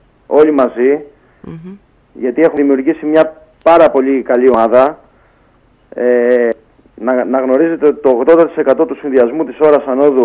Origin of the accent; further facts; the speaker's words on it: Achladi, Central Greece, Greece; εγώ γεννήθηκα, μεγάλωσα και εργάζομαι σε αυτόν τον όμορφο τόπο. Κατάγομαι από το Αχλάδι. Mm-hmm. Είναι ένα μικρό χωριό στο Δήμο Μαντουδίου Λίμνης Αγίας Άννας.